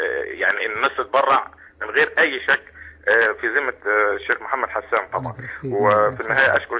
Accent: Upper Egypt, Egypt; فعلا هنا عندنا في الصعيد ناس كتير خالص

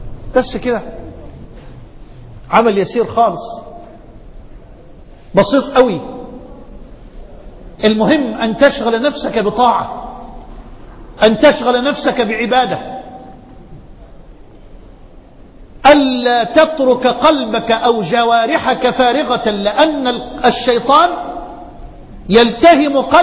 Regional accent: Egypt; في رجل عندنا في مصر من أهل الفضل مرض

